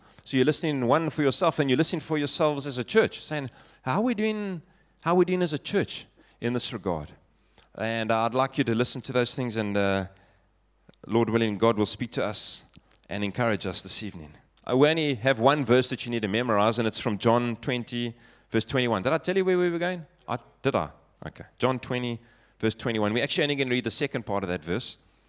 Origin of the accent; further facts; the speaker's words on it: Johannesburg, Gauteng, South Africa; I'm born and bred in Joburg.